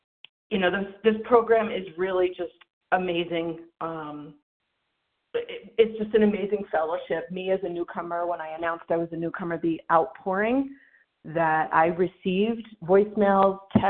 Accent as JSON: {"language": "English", "region": "New Mexico", "country": "United States", "said": "from New Mexico, and I am still a newcomer on this meeting here"}